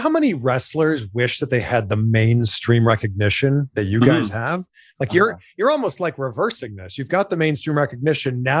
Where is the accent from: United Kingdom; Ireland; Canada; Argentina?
Canada; Toronto, Ontario; moved away as an adult; now in United States; I'm from Toronto. I talk like how everybody talks in Canada.